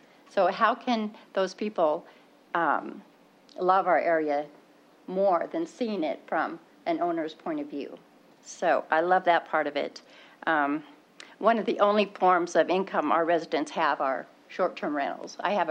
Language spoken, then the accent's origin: English; Pray, Montana, United States; from Prey, Montana, Park County.